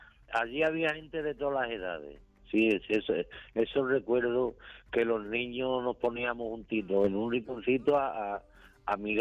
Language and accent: Spanish; Lebrija, Andalusia, Spain; desde aquí, de mi pueblo de Lebrija, un pueblo encantador, flamenco y gitano